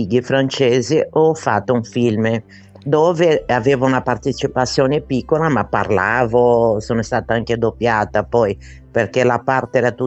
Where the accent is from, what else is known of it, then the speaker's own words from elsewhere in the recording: Brazil; Italian is a second language; E questo di più è la canzone che è di origine del mio paese, Brasile.